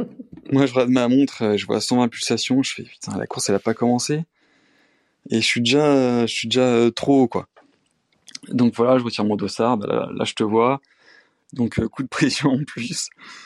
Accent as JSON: {"language": "French", "region": "Réunion", "country": "France", "said": "Alors que, ouais, quand on est de la Réunion, moi, c'est que des escaliers, hein."}